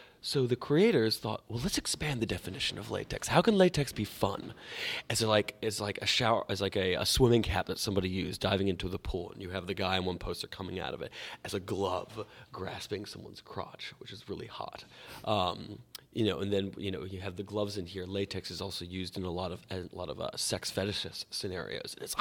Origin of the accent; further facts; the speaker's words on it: the South, United States; I'm from the South, too, and I have helped birth a few cattle in my day.